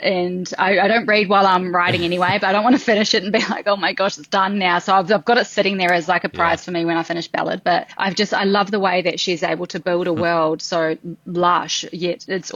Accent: New Zealand; born and bred in New Zealand, so I get back there quite a lot.

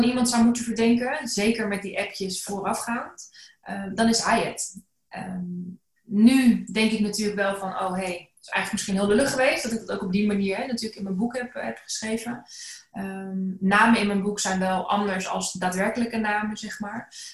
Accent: Elst, North Brabant, Netherlands; Ik kom zelf uit Elst. Nou, dat is niet heel ver bij Den Bosch vandaan.

